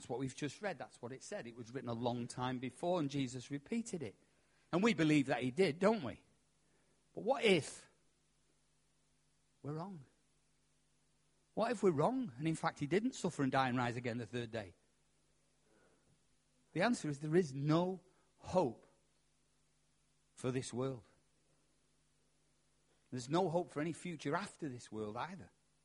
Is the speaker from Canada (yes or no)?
no; England, United Kingdom; I mean, I'm not an Arab, am I? I'm English.